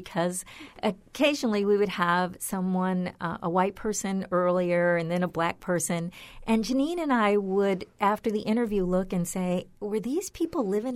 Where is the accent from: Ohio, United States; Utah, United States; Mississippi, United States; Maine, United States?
Ohio, United States; now in Fort Myers, United States; I come from Ohio also, and those types of problems, I think, were much more prevalent here.